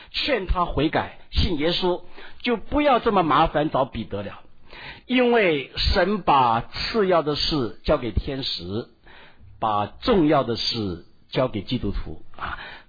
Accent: China; 我实在想到我们中国人肯真正奉差遣做宣教士的真的不多啊。

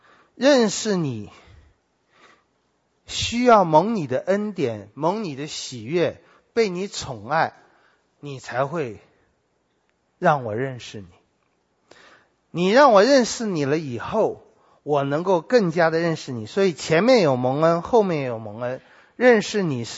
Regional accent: Taiwan; 你看我们台湾人拼命想要买股票

